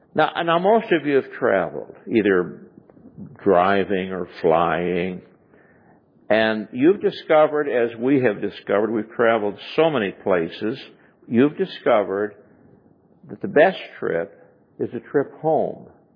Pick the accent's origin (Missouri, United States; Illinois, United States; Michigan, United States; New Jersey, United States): Illinois, United States; Chicago; I come from Chicago area, and our great black singer was